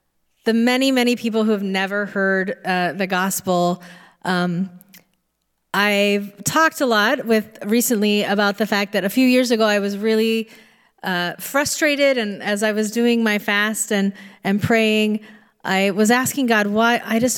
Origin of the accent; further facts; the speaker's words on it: Indiana, United States; I was born and raised in Indiana, and though I didn't live on a farm, I knew lots of farmers